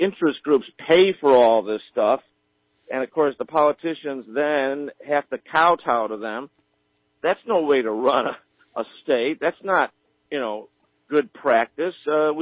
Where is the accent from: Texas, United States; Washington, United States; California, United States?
California, United States; San Diego; But I'm from San Diego. It's a coastal desert.